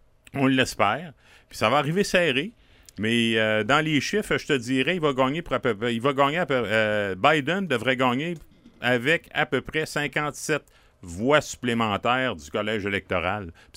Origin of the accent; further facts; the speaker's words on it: Canada; Je suis Canadien, je suis pas Américain, même si je suis souvent aux États-Unis puis que je travaille beaucoup aux États-Unis.